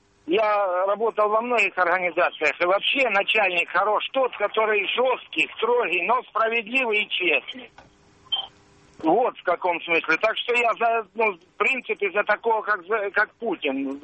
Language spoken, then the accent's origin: Russian; Krasnodar Krai, Russia; now in Saint Petersburg, Russia; Я вообще с Кубани, но сейчас из Петербурга, да.